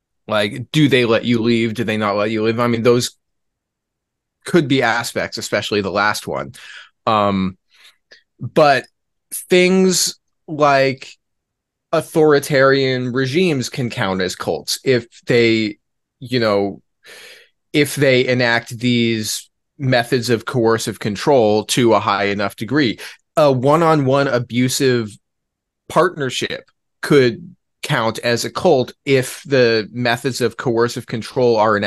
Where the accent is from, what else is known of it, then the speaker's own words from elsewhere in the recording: United States; just from growing up in the United States.